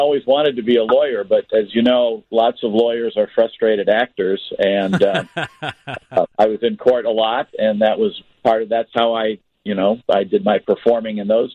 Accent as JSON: {"language": "English", "region": "Iowa", "country": "United States", "tie": "born or raised there", "lives_now": "Chicago, United States", "said": "I grew up in Iowa, but I came to Chicago"}